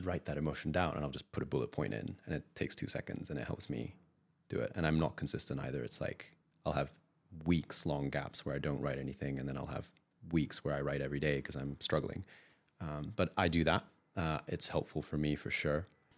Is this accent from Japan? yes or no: yes; Japan; I grew up in Japan with a British mother and Japanese dad, and Japan is very monocultural still.